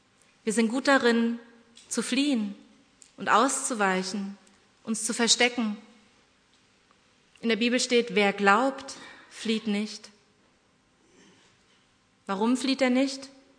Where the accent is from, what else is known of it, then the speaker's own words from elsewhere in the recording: East Germany, Germany; ich bin in der DDR aufgewachsen